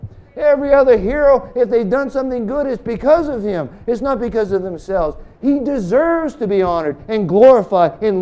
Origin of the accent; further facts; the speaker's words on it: New England, United States; I grew up in New England, right?